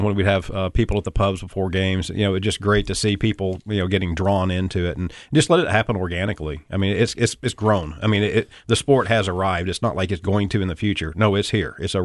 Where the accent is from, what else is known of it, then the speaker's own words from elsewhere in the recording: Birmingham, Alabama, United States; I grew up in Birmingham, and I asked our PE teacher when I was a kid if we could have a soccer team